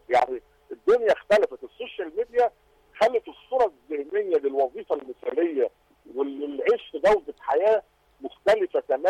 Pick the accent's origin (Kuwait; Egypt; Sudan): Egypt; يعني كان زمان التسول ده معروف عندنا في مصر